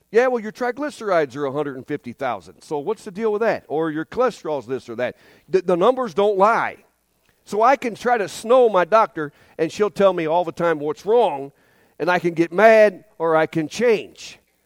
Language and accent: English; Ohio, United States; I'm from Ohio, obviously. We already figured that out.